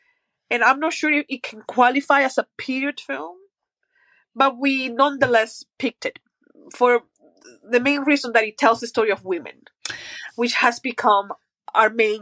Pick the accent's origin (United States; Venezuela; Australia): Venezuela; Maracaibo, Zulia; Maybe because we are from Maracaibo, Venezuela, which is a hot, dry place for most of the time.